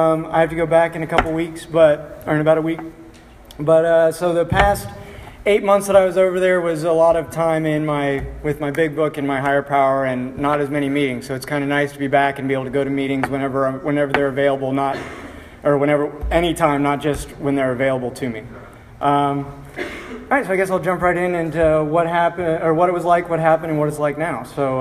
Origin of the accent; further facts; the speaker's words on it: Kansas, United States; drive to Missouri because their liquor stores were open later because I grew up in Kansas